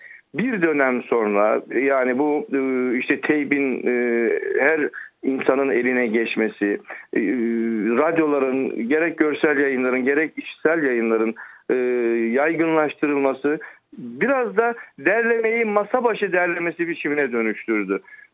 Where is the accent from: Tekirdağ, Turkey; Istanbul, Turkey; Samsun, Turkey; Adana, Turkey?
Samsun, Turkey; born there; Samsun doğumlu, aslen Trabzonluyum.